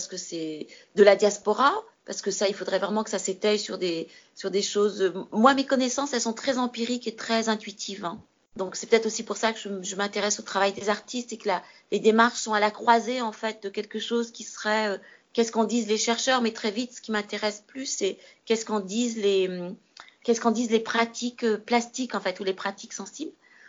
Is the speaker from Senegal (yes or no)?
yes; Senegal; Alors moi je suis née au Sénégal et j'ai grandi au Sénégal. Oui. Donc je suis sénégalaise en fait.